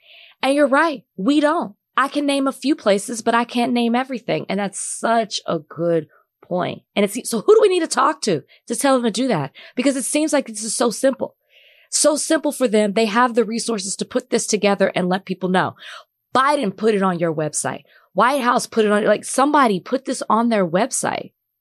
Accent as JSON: {"language": "English", "region": "Texas", "country": "United States", "said": "We're focusing on Texas. I'm from Texas."}